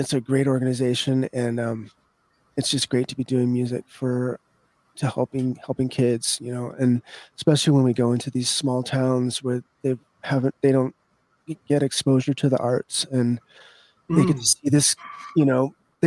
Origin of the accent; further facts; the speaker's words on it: California, United States; also born or lived in Seattle; I grew up in California, and where it's the weather's always nice.